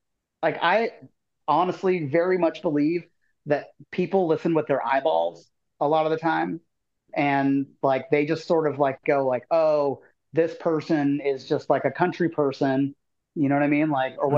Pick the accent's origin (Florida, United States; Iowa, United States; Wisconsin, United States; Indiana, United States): Indiana, United States; I grew up in the Midwest in Southern Indiana, and I come from like the cool college town or whatever, but I grew up outside of the college town, like in the woods.